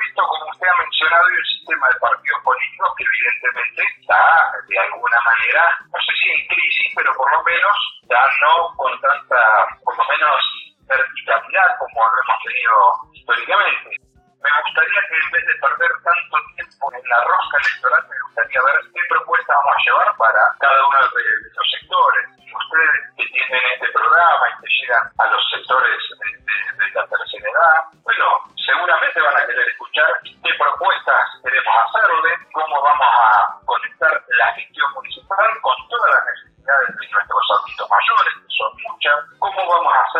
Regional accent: Indio Rico, Buenos Aires Province, Argentina; estando en mi pueblo, en Indio Rico, que se veían los canales de Bahía Blanca

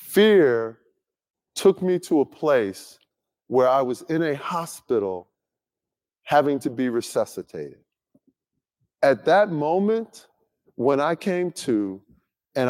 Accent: Chicago, Illinois, United States; I don't know what to do with that because I'm from Chicago, right? You're a brother who cries in Chicago, you will get killed, okay?

